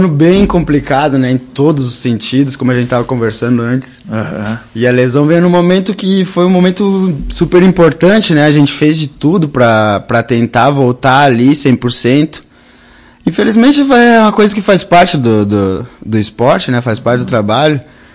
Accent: Antônio Prado, Rio Grande do Sul, Brazil; Sou natural de Antônio Prado.

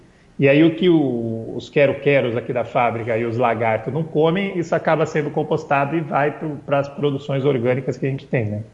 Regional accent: São Paulo, Brazil; now in Farroupilha, Brazil; foi bem na época que a gente veio de São Paulo para o Rio Grande do Sul, para morar em Farroupilha, né?

